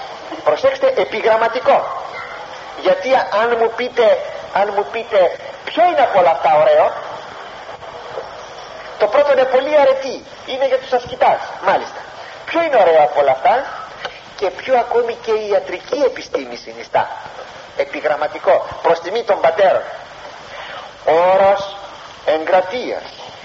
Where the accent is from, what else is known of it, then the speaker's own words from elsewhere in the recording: Kifisia, Attica, Greece; Μία γυναίκα στην πατρίδα μου την Κηφισιά